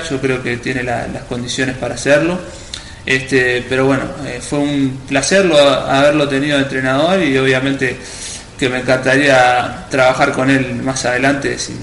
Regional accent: Uruguay; para mí como uruguayo, compatriota

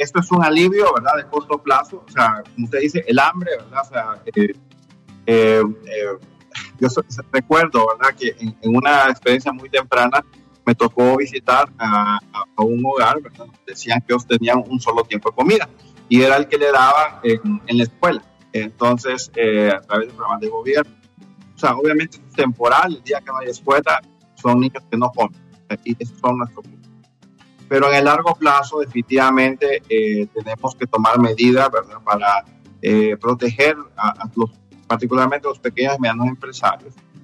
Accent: Honduras; Todos los hondureños somos socios del BCE porque a través de nuestros impuestos que nosotros tenemos capital para trabajar.

